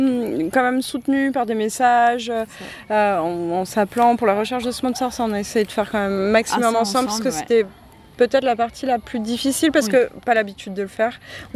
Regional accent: Lyon, Auvergne-Rhône-Alpes, France; Alors nous, on est de Lyon

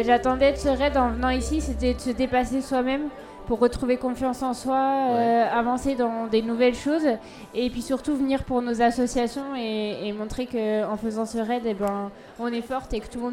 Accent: Bourgogne-Franche-Comté, France; Et moi, je vis en Haute-Savoie, mais je suis bourguignonne.

